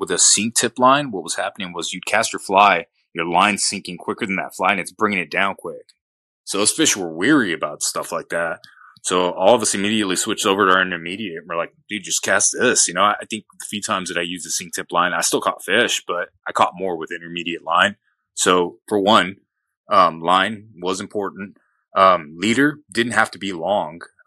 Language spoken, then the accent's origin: English; Texas, United States; born there; I mean, I was born in Texas, you know, grandparents, they're from Mexico, but they picked up on the Tex-Mex thing quick. So did I.